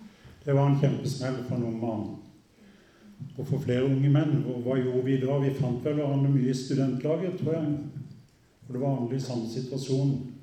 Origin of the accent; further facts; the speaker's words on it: Agder, Norway; bakgrunnen min er jo at jeg vokste opp på bedehuset på Sørlandet